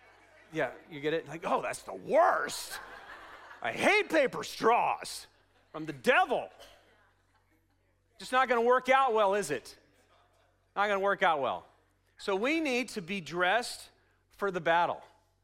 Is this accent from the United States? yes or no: yes; Oregon, United States; I'm a Northwest guy. I grew up in Oregon.